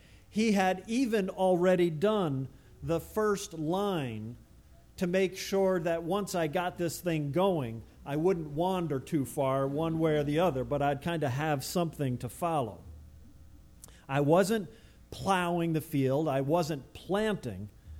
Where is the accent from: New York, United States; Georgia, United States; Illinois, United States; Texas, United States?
New York, United States; also born or lived in Theresa, United States; Many of you know that I grew up on Long Island. I was born and bred as much of a suburbanite as anybody ever could be. You may also know that prior to coming here for ministry, I lived in a very, very small town in northern New York called Theresa.